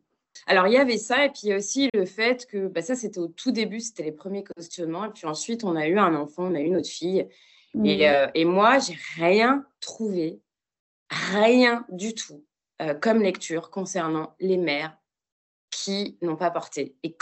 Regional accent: Aubervilliers, Île-de-France, France; je viens d'un milieu ouvrier où je suis née à Aubervilliers. On habitait dans une grande cité.

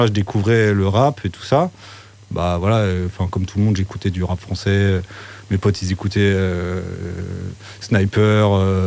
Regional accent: Île-de-France, France; Et moi, ça fait 5-6 ans que je suis là maintenant. Mais avant, j'étais en région parisienne, j'ai grandi dans les Yvelines, 78.

